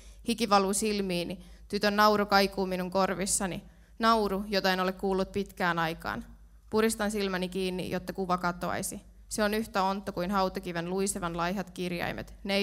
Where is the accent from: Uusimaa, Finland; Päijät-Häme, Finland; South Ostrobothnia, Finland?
South Ostrobothnia, Finland; Lapua; mä olin itse Lapualta kotoisin, niin silloin kun olin yläasteella